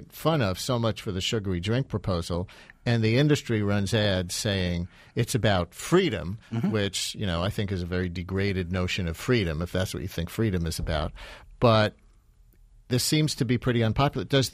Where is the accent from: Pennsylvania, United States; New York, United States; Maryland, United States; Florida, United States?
New York, United States; Queens; I grew up in Queens, and we also called them sliding ponds.